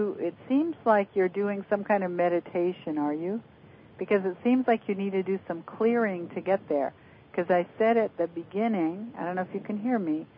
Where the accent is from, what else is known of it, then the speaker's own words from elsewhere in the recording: Vancouver, British Columbia, Canada; also born or lived in California, United States; I'm from Vancouver, B.C., and I've certainly lived down in California.